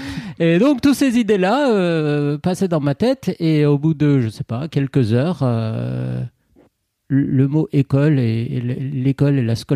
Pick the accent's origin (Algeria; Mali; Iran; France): Iran; Tehran, Tehran Province; Alors, je suis iranien, donc okay. Je suis né en Iran. J'étais dans une école française à Téhéran.